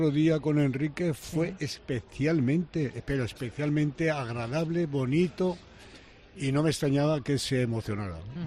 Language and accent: Spanish; Zaragoza, Aragon, Spain; no solamente para mí, que soy de Zaragoza